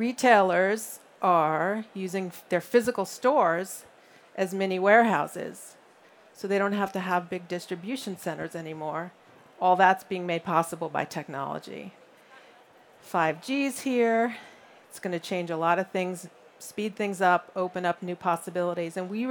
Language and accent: English; New York, United States; In the US, where I'm from, in case you couldn't tell, I'm from New York, so I talk fast